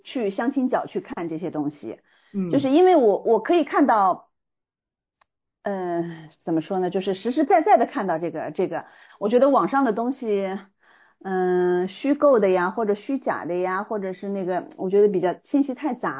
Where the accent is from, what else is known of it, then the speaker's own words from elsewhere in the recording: Hangzhou, Zhejiang, China; 因为我是杭州的，然后很多就是说经常会看到